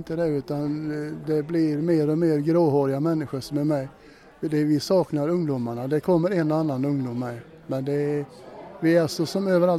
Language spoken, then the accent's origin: Swedish; southern Sweden, Sweden; Eftersom jag kommer från södra Sverige då